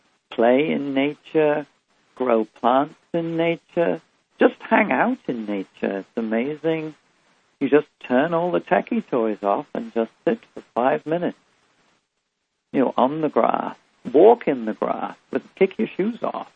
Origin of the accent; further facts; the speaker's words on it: Liverpool, North West England, United Kingdom; I have my mother's horse that I grew up with in Liverpool, England.